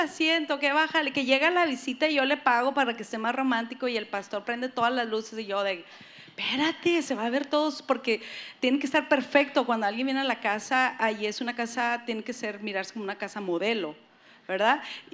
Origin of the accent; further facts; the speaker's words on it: Ciudad Juárez, Chihuahua, Mexico; yo creciendo, crecí en una infancia en Ciudad Juárez, Chihuahua, México.